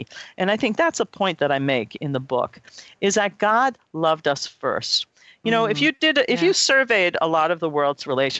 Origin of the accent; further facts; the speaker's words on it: Long Island, New York, United States; It was the furthest I was ever away from where I grew up in New York. And because I grew up, in Long Island, in, you know, suburbia and things like that, you know, mountains were majestic and glorious.